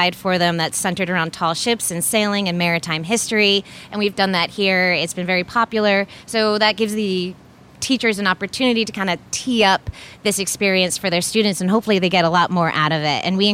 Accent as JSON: {"language": "English", "region": "Rhode Island", "country": "United States", "tie": "born or raised there", "said": "I grew up sailing in Narragansett Bay."}